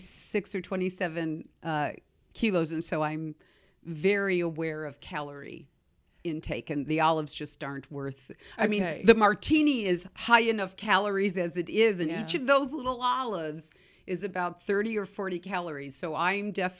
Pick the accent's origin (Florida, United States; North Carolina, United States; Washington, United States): Washington, United States; Seattle; You know, I'm from Seattle